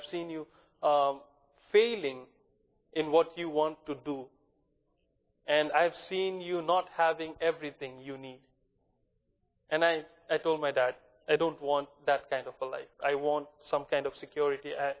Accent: India; I'm from India. India is a very small country with a lot of people.

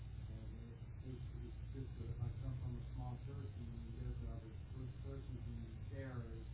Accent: North Carolina, United States; I'm from North Carolina, and I go to a very small church

